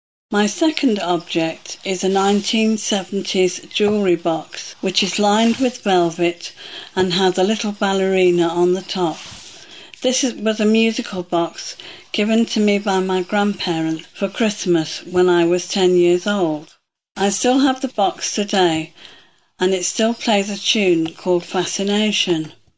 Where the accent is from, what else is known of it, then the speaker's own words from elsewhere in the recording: Nottingham, East Midlands, United Kingdom; born there; I was born in Nottingham